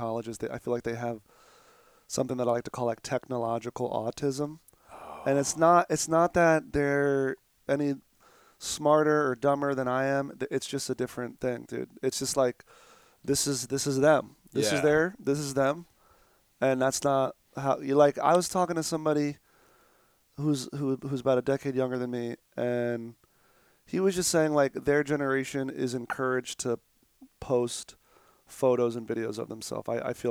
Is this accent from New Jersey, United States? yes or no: yes; Mahwah, New Jersey, United States; Bergen County, Mahwah, New Jersey.